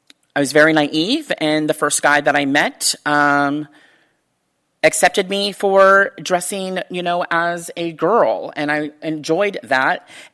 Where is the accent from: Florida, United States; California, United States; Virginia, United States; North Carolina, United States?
California, United States; I grew up here in the Bay Area.